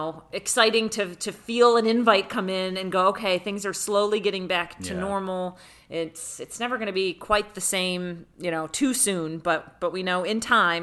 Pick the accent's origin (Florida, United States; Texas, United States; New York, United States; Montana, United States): New York, United States; Rochester; I grew up in Rochester, New York, so did you, where we got all that lake effect snow and winter was like 8 months long.